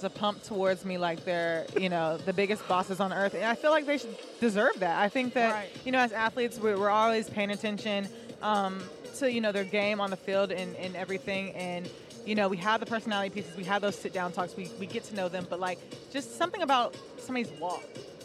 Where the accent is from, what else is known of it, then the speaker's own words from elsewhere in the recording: Raleigh, North Carolina, United States; now in New York, United States; I'm from Raleigh and live in New York.